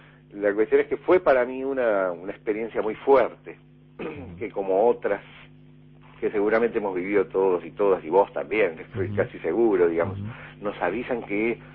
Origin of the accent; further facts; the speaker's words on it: Montevideo, Uruguay; yo siempre fui y soy irremediablemente montevideano.